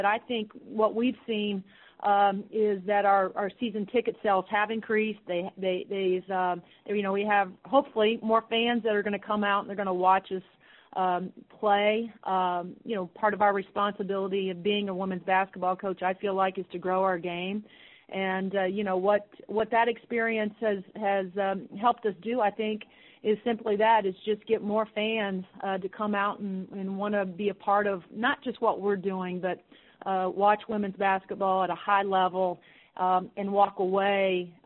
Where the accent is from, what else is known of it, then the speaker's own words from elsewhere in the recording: Indiana, United States; I'm from Southern Indiana and been to a lot of games in Simon Scott Assembly Hall.